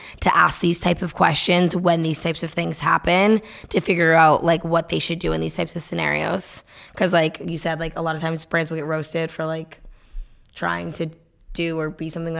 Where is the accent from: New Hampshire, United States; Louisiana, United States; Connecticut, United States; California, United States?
New Hampshire, United States; I mean, like I grew up in Nashville, New Hampshire. Like I didn't grow up in the UK.